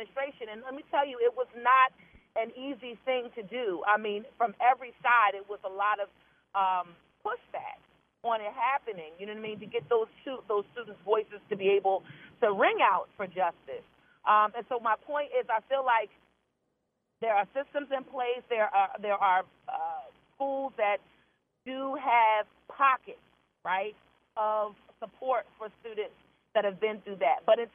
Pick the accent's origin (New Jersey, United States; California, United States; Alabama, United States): New Jersey, United States; now in Baltimore, United States; I've been in Baltimore. I'm originally from Jersey, a Morgan grad, but I've been here.